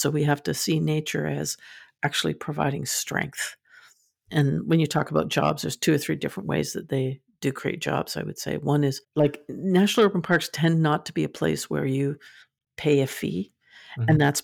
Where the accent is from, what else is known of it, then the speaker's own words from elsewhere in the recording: London, Ontario, Canada; If you're in London, Ontario, you can go for, like I grew up in London, and you can go for a walk.